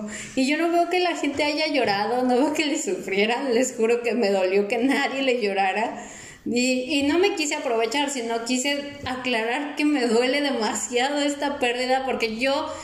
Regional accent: Nuevo León, Mexico; como regio te odio

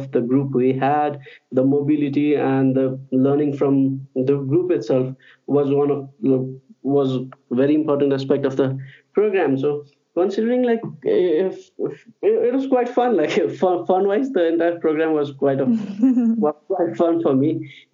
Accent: Kathmandu, Bagmati, Nepal; So I'm currently based in Kathmandu, my hometown. I'm in Nepal and we are under lockdown currently.

